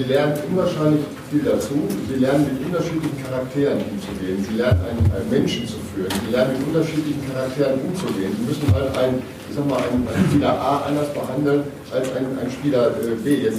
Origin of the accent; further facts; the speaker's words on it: North Rhine-Westphalia, Germany; Ich komme ja aus dem Ruhrgebiet